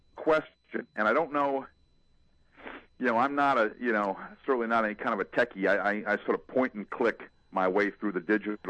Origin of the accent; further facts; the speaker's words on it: New Hampshire, United States; I was born and raised in New Hampshire. That's why I'm a Patriots fan.